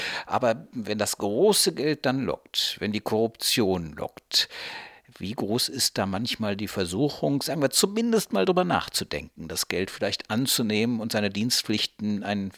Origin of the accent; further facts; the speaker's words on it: Cologne, North Rhine-Westphalia, Germany; ich komme aus Köln.